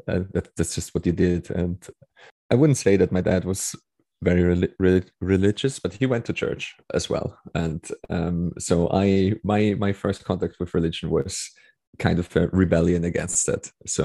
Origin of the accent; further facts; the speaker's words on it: Austria; Yeah, so I grew up in Austria, and Austria is a very kind of conservative country and Catholic country